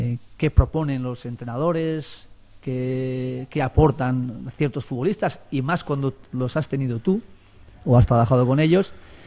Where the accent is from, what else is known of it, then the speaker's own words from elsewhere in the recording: San Sebastián, Basque Country, Spain; Es verdad que él es de San Sebastián, de Donosti, igual que yo, soy guipuzcoano donde vivía, hoy vengo también de Donosti, prácticamente